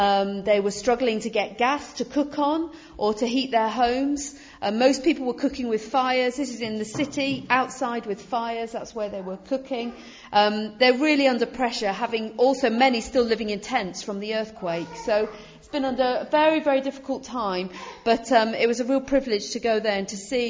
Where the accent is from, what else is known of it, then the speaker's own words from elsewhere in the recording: North West England, United Kingdom; now in London, United Kingdom; I live in Greenwich in South East London. Originally I'm from the North West, so I'm not a Londoner born and bred or anything like that. But I've been in London a long time now.